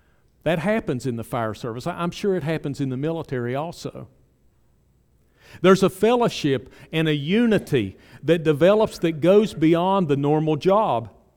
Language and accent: English; West Virginia, United States; I don't use it as a negative term because I'm from West Virginia.